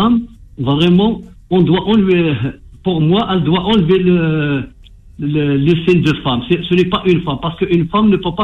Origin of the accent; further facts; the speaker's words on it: Algeria; Chez moi, en Algérie